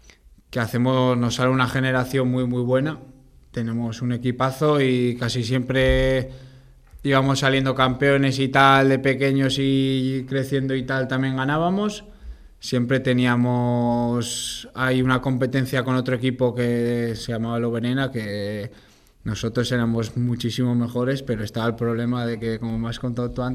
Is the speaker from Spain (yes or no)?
yes; Ansoáin, Navarre, Spain; yo empiezo en un equipo de mi pueblo, allá en Ansoain, que es un pueblo que está pegado a Pamplona